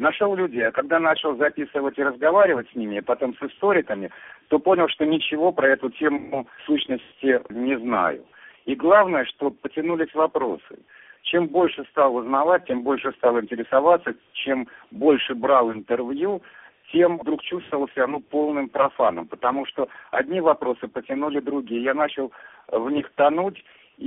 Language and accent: Russian; Belarus; поскольку я сам из Белоруссии